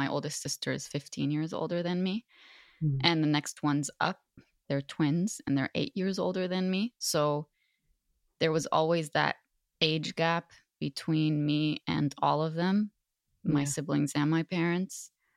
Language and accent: English; Lebanon; first language Arabic; English is a second language; now in Canada; So I'm the only one in my family who was born and raised in Lebanon.